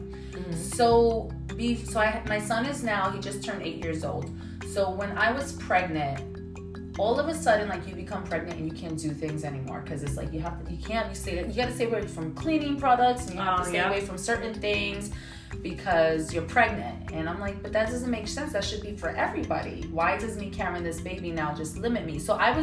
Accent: New York City, New York, United States; moved away as an adult; now in Connecticut, United States; So I'm from the Bronx. I'm a New Yorker. I don't live in the Bronx anymore. I still work there, but I live in Connecticut now. After COVID, I moved out.

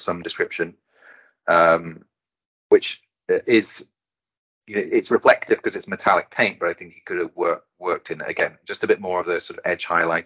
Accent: England, United Kingdom; I'm from that part of the world, but I am unfortunately English, and so my ability and grasp of those languages is very limited.

